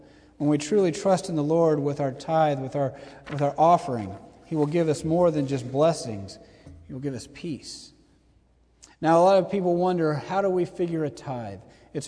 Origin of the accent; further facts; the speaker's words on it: Dallas, Texas, United States; There is a man in the church I grew up in Dallas who is a billionaire